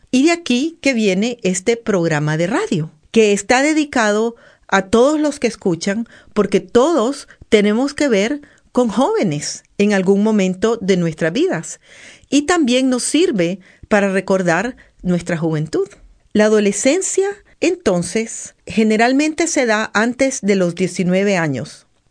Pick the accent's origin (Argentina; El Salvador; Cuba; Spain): El Salvador; born there; nací en El Salvador, trabajo en Nicaragua en la Universidad Ave María University de profesora de psicología, y he venido a España